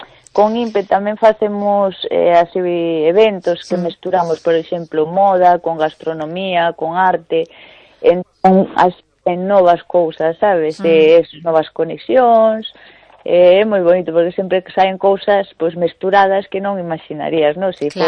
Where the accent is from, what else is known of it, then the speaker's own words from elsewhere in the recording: Palas de Rei, Galicia, Spain; Sí, na miña terriña en Palas de Rei